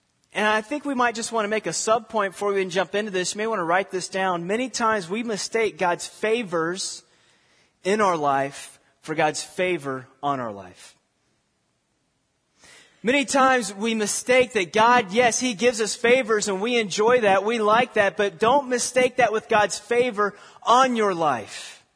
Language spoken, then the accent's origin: English; Texas, United States; I grew up in Texas as a young child.